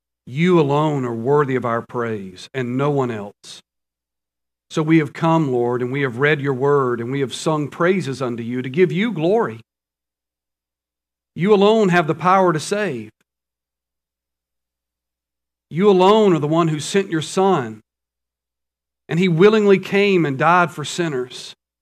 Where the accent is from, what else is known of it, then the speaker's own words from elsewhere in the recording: the South, United States; I'd grown up in the South. I'm a Southern boy, growing up in the South, loved the South.